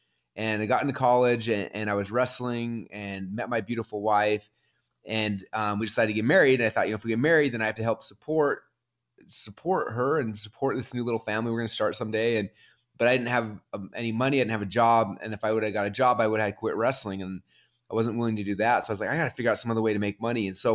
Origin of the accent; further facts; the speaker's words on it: Boise, Idaho, United States; I'm from Boise, Idaho. We're famous for potatoes here.